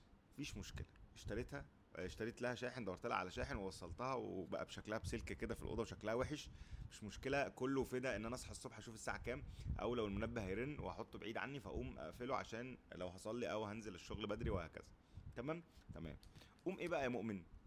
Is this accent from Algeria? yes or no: no; Egypt; واحنا ما شاء الله الكهرباء عندنا في مصر يعني مش احسن حاجه